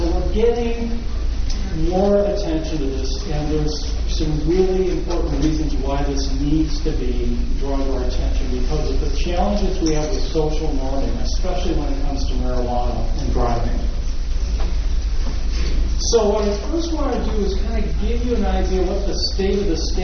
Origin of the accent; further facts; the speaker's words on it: Wisconsin, United States; I'm from Wisconsin originally, and small town right near where I grew up